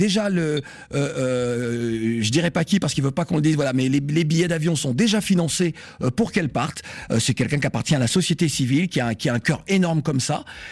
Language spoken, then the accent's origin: French; Guadeloupe, France; je suis, donc tu sais, afro-caribéen de la Guadeloupe, je suis français.